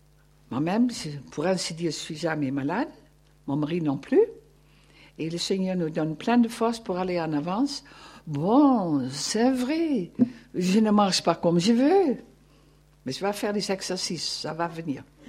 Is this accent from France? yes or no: no; Netherlands; Et moi, je suis de la Hollande, le pays des tulipes et des fleurs.